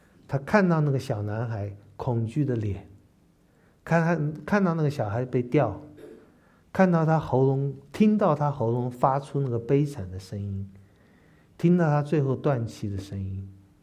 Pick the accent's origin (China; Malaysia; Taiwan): China; 我们中国人经验的苦也不算太少了。